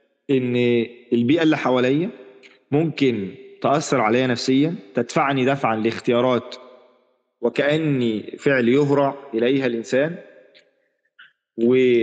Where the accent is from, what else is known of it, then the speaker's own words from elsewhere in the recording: Egypt; انه يشتري النيش مثلا عندنا في مصر